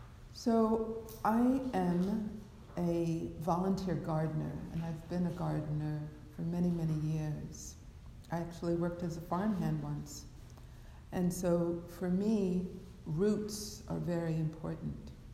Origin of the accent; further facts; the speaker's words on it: Brooklyn, New York, United States; So growing up in Brooklyn, I had no intention of being a Dharma teacher, Dharma anything.